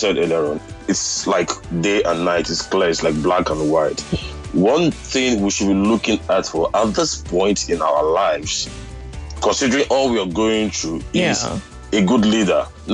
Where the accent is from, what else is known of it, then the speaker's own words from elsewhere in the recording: Nigeria; moved away; Like, one way or the other, you're going to be affected as a Nigerian. Even me, that is not in the borders now, I'm still, you know, one way or the other.